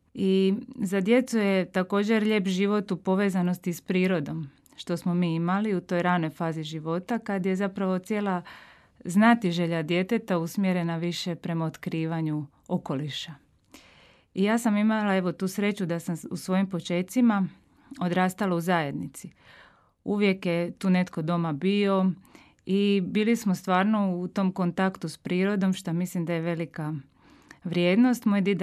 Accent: Split, Split-Dalmatia County, Croatia; also born or lived in Kaštela; now in Zagreb, Croatia; Pa ja sam evo iz Splita, rođena sam u Splitu. Tamo sam odrasla dugi niz godina. Sam živjela prvo u Kaštelima sa obitelji, a nakon toga smo se preselili u Split. I nakon toga dolazim u Zagreb na studij i nakon studija ostajem

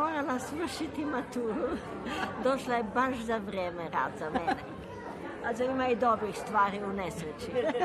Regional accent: London, United Kingdom; Ja sam iz Londona.

